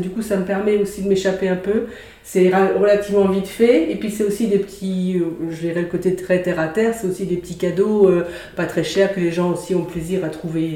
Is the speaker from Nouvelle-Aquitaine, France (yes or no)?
yes; Nouvelle-Aquitaine, France; Moi, je viens de Charente-Maritime, donc ça a dû me marquer forcément inconsciemment.